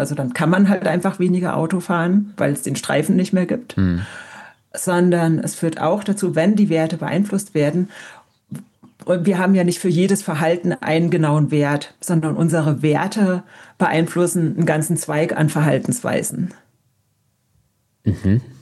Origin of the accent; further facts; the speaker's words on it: Konstanz, Baden-Württemberg, Germany; now in Santa Fe; Ich bin aus Konstanz nach Santa Fe umgezogen und Konstanz ist ja auch eine Fahrradstadt